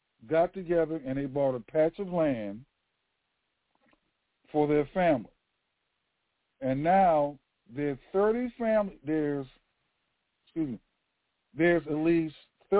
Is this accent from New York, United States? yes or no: no; Washington, District of Columbia, United States; I'm originally from Washington, D.C. I have a house in D.C.